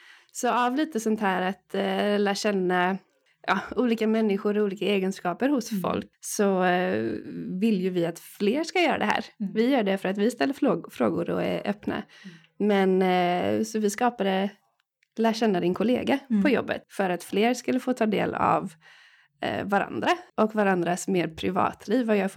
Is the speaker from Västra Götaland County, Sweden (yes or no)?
yes; Lerum, Västra Götaland County, Sweden; Det började i Lerum, vi kom ju båda från Lerum.